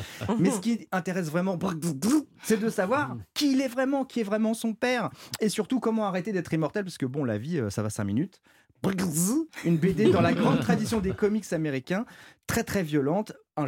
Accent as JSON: {"language": "French", "country": "France"}